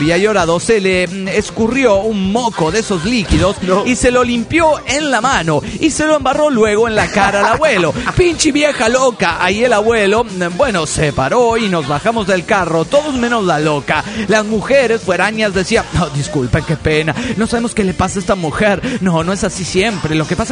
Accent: Parral, Chihuahua, Mexico; de Parral de Chihuahua, México.

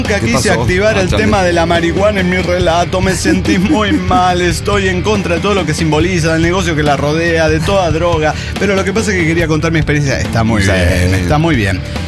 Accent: Buenos Aires, Argentina; de Buenos Aires, Argentina. Bueno, vengo con otro clásico.

